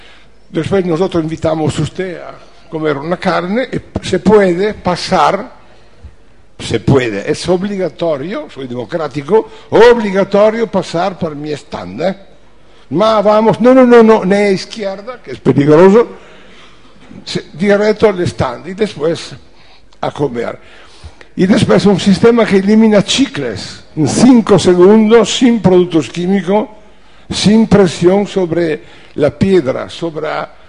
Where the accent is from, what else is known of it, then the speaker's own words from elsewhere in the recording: Italy; Spanish is a second language; vengo de Italia.